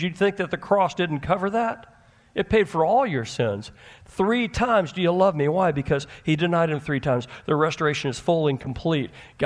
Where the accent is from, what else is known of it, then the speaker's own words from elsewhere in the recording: Texas, United States; I grew up in Texas, so I remember the sound of like hurricanes and tornadoes.